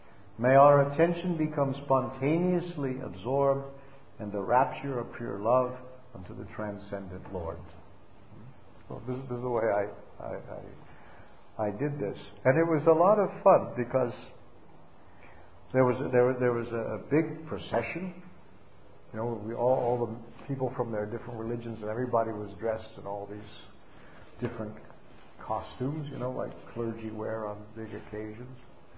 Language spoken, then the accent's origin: English; United States; I look at the color of my skin. I'm an American guy, you know.